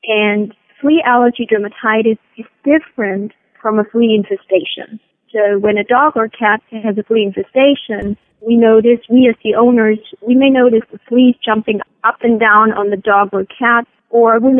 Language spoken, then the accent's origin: English; Salzburg, Austria; English is a second language; moved away as an adult; now in United States; I'm an Austrian native. I grew up in Salzburg. Maybe familiar with Salzburg from The Sound of Music.